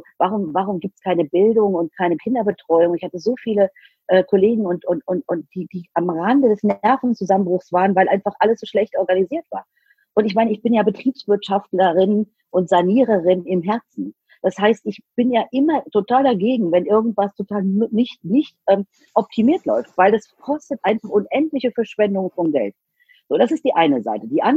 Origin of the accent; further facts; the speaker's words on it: Rhineland-Palatinate, Germany; ich komme eben nicht aus Berlin oder Hamburg oder München, sondern ich komme aus Rheinland-Pfalz, halb aus dem Westerwald, halb aus der Eifel und halb aus dem Rheinland-Pfalz, geht eigentlich nicht, 1,5, aber geht in meinem Fall, weil ich in der Pfalz ja letzten Endes meine Teenagerzeit verbracht habe.